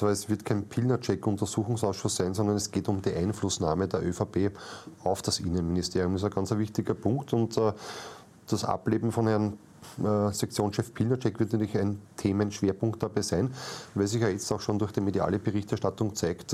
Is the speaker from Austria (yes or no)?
yes; Lower Austria, Austria; sonst kriege ich noch Schimpf als Niederösterreicher.